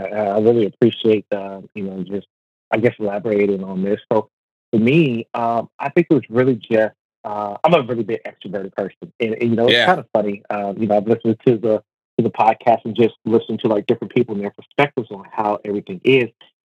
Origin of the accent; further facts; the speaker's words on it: Dallas, Texas, United States; I am actually from Dallas, and I would take the dry heat of living in Texas over being in the humidity of Virginia any day of the week.